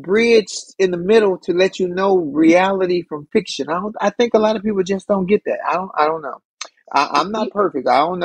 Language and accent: English; Chicago, Illinois, United States; I can't because my home state, my hometown, Chicago, Illinois, was off the rails this weekend.